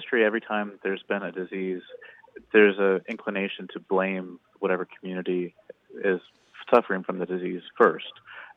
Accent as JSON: {"language": "English", "region": "California", "country": "United States", "tie": "born or raised there", "said": "I grew up in California. I lived in Berkeley for a while. I lived in the Los Angeles area."}